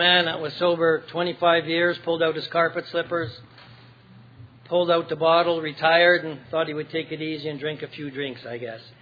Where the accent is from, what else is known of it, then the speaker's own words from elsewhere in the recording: Winnipeg, Manitoba, Canada; I am from Winnipeg, Manitoba, area, 80.